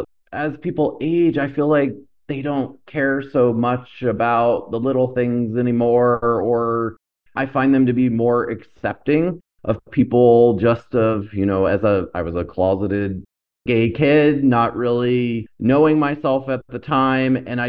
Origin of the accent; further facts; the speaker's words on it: Florida, United States; We were just talking before we started the podcast about me also being from Florida. And so I grew up in South Florida.